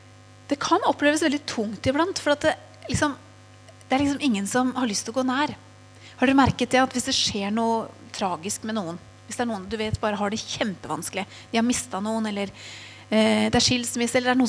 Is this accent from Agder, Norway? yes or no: no; Tønsberg, Vestfold, Norway; Så vi flyttet til min hjemby I Tønsberg.